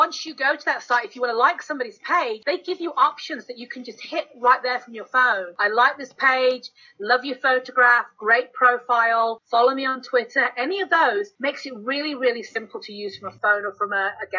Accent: United Kingdom; I'm the Brit.

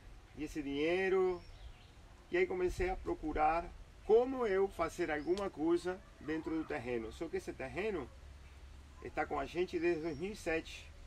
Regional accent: Uruguay; moved away as an adult; also born or lived in Santa Catarina; now in Salvador, Brazil; Eu sou uruguaio, saí com 22 anos de lá para morar na praia.

